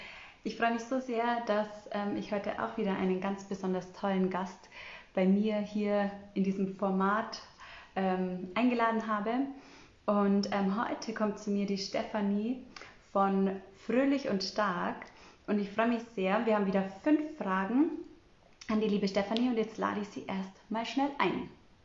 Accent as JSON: {"language": "German", "region": "Bavaria", "country": "Germany", "said": "Draußen ist zwar, bei uns in Bayern sagt man arschkalt, aber die Sonne scheint und das ist so schön."}